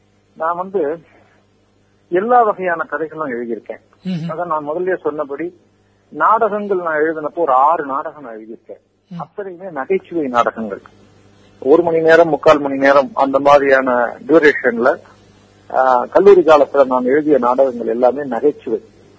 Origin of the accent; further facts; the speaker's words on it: Pattukkottai, Tamil Nadu, India; பட்டுக்கோட்டைன்றது தான் என்னுடைய சொந்த ஊர், நான் பிறந்து வளர்ந்து படித்த ஊர்.